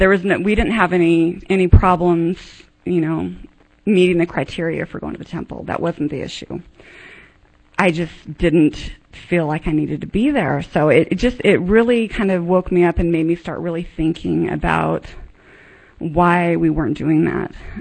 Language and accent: English; Provo, Utah, United States; I grew up in Provo.